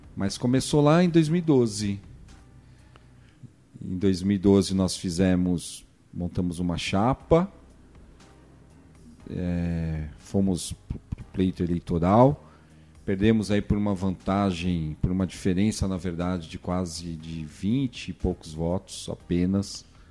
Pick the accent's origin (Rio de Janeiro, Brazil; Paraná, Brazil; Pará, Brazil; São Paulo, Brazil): São Paulo, Brazil; eu sou filho da Freguesia do Ó. Eu nasci na Freguesia do Ó em 8 de junho de 1976. Meus pais também sempre moraram lá no bairro.